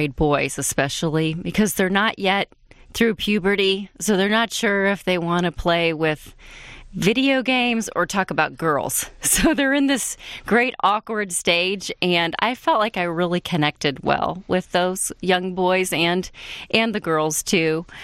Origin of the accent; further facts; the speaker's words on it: Troy, Michigan, United States; Well, I grew up in Michigan, primarily in Troy. I went to Troy High School.